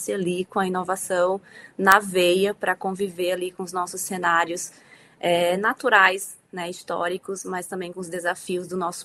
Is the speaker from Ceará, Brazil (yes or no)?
yes; Quixadá, Ceará, Brazil; eu venho do Ceará, na verdade, do sertão do Ceará, né? Eu venho da cidade de Quixadá, né? Uma terra de semiárido. Eu costumo dizer que meu bioma é a Caatinga, né? Que vem desse contexto árido, dessa vivência dos povos nordestinos, né? Então, eu venho dessa região, sou do Ceará com muito orgulho.